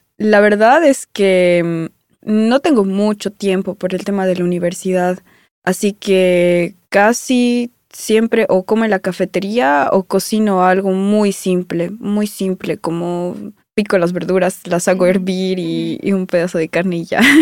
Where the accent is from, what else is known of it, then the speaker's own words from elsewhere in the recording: Ufa, Bashkortostan, Russia; now in Moscow, Russia; yo aquí en Rusia he conocido gente más abierta que muchos amigos, mucha gente que yo he conocido allá en mi ciudad